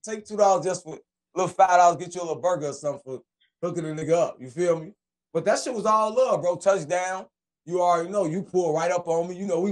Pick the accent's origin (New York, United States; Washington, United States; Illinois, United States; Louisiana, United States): Illinois, United States; Chicago; Where you from? I'm like, I'm from Chicago.